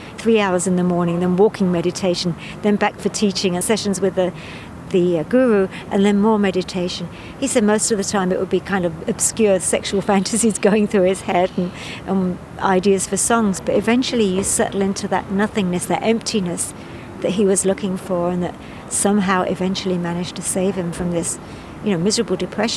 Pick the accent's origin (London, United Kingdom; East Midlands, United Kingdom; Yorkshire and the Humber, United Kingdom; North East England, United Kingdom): London, United Kingdom; I'm from London, England, and ever since I was a little girl, I've sung and played instruments